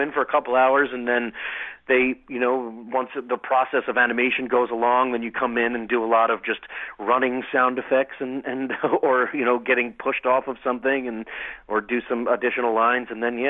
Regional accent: New York, United States; now in Los Angeles, United States; Yeah, I grew up in New York. I've been here only like about a week or so

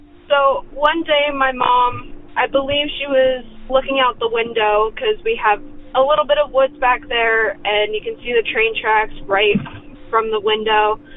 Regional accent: New Jersey, United States; I'm from New Jersey.

